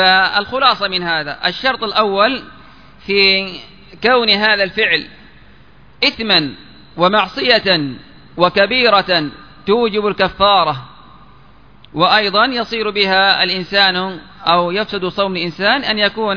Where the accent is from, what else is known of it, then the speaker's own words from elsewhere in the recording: Yemen; عندنا في اليمن ممكن، واقع صح أو لا؟